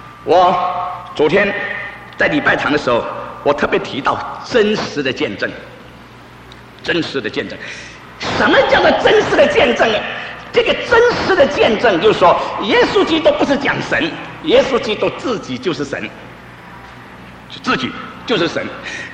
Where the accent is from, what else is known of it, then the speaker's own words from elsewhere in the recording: China; 今天日本人跟我们中国人一样高大